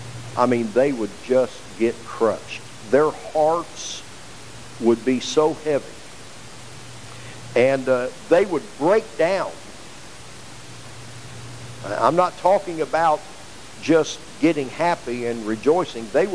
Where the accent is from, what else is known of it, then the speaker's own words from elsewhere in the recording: Indianapolis, Indiana, United States; I grew up in Indianapolis. Everybody knows that. I grew up among missionary Baptist churches up there that were started by people that came from the South.